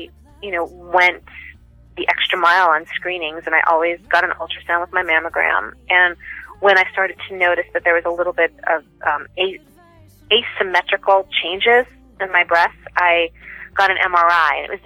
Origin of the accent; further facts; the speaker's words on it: Los Angeles, California, United States; Born and raised in L.A. Grew up on top of Mulholland by the 405 freeway.